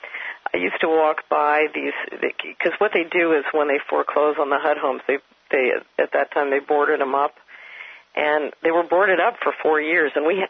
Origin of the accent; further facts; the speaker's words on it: Philadelphia, Pennsylvania, United States; I grew up in West Philadelphia. If you've seen the movie Rocky, that was South Philadelphia.